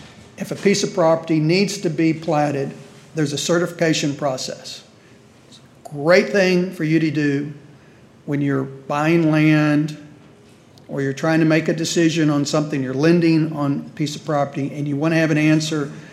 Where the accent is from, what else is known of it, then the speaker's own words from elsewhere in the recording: Houston, Texas, United States; I'm from the Houston area.